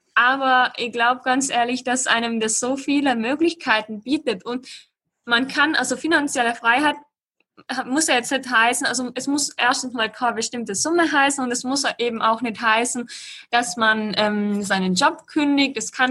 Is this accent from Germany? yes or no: no; Austria; Also bei uns in Österreich ist es ja so